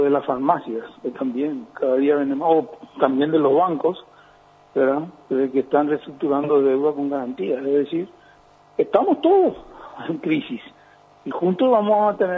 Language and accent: Spanish; Paraguay; y eso duele, duele como paraguayo